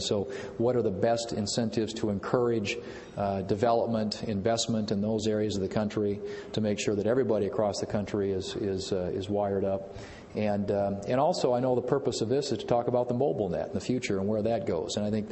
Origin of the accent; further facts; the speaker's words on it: Murdo, South Dakota, United States; in that small town of 600 people that, to me, the world sort of began and end at the city limits of my hometown of Murdo, South Dakota.